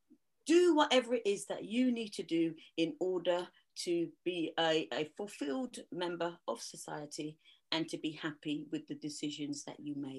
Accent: England, United Kingdom; But I'm from England.

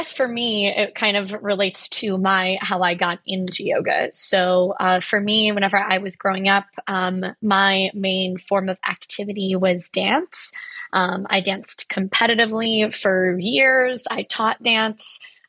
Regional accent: Spring Hill, Florida, United States; also born or lived in Tampa / St. Petersburg; now in Norfolk, United States; now I live in Norfolk, Virginia, but I am from Spring Hill, Florida, which is about an hour and a half north of Tampa. In Florida, I lived in Spring Hill, Tampa, and St. Petersburg.

